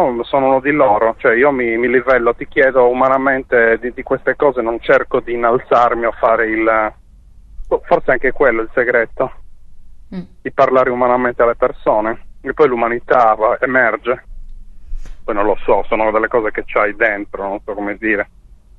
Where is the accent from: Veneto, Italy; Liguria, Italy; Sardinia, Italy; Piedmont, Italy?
Sardinia, Italy; io vengo dall'Ogliastra, che è una zona molto difficile della Sardegna per quanto riguarda la criminalità. È stata una zona storica dei sequestri di persone.